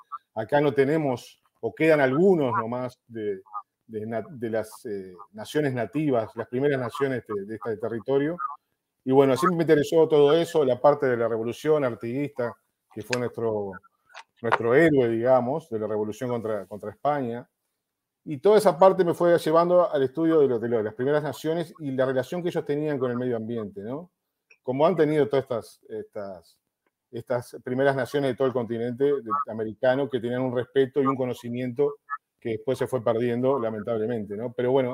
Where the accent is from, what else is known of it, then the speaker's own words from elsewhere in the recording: Montevideo, Uruguay; Tengo 48 años. Yo nací en Montevideo, en la capital de Uruguay, en un barrio que se llama Bellavista. Y después, bueno, me mudé para otro barrio que se llama Pocito, más cerca de la costa del Río de la Plata.